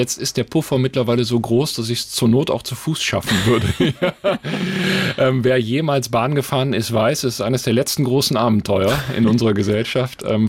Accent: North Rhine-Westphalia, Germany; Früher, ich komme aus dem Ruhrgebiet, haben wir natürlich noch mit Kohle und Briketts geheizt.

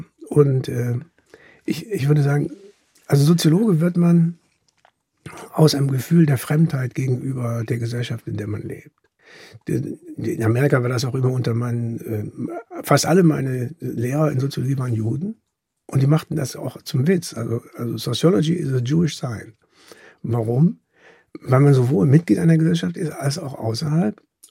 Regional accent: Germany; Ich bin 2 Jahre in New York studiert, in 72 bis 74. Und da wurde man noch als Deutscher, musste man irgendwie einen gewissen Parcours durchschreiten

